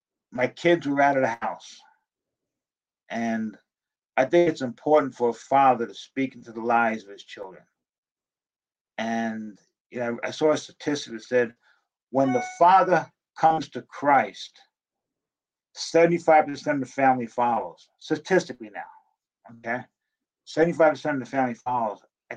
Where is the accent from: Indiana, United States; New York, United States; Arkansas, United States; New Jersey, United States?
New Jersey, United States; because I grew up in New Jersey, I was a Giants fan.